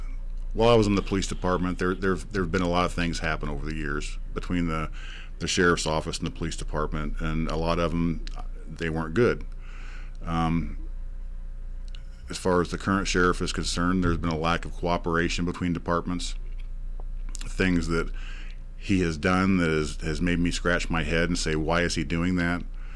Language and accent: English; Marion, United States; I was born and raised in Marion. I was born into a family of first responders.